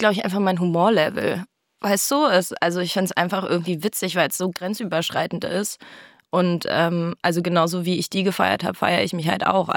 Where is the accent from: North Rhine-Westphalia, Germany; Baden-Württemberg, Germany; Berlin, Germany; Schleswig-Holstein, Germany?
Berlin, Germany; Tempelhof.